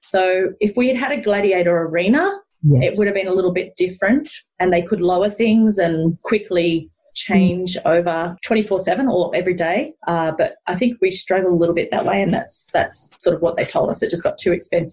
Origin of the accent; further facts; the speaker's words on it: Australia; I mean, we love Australia. I mean, I'm Australian. I've lived in different cities in Australia, but there's something special about Sydney